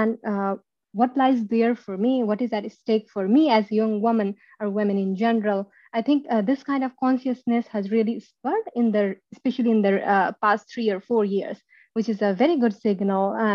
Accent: Nepal; not just because I come from Nepal or belong to the group, which is comes from the least developed countries, right?

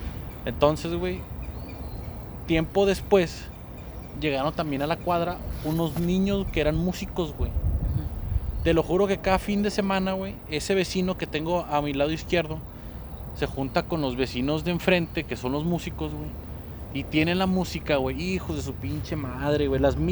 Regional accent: northern Mexico, Mexico; nosotros hablamos fuerte porque somos norteños, no porque nos guste gritar

